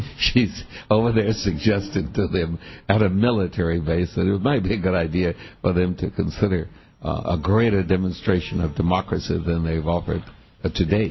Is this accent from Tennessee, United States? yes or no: no; Texas, United States; I am from Texas.